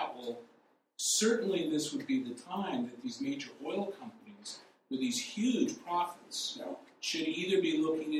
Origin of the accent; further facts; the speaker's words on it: Virginia, United States; also born or lived in San Diego; I'm from Virginia and San Diego.